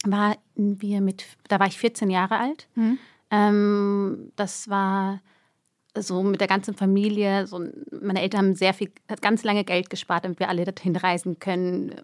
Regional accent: Germany; ich sehe zwar so aus wie die, aber ich bin Deutsche und ich bin ganz anders und meine Mentalität, ich bin ganz anders sozialisiert

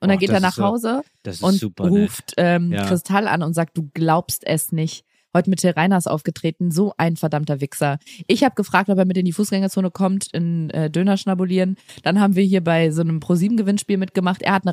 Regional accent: Berlin, Germany; born or raised there

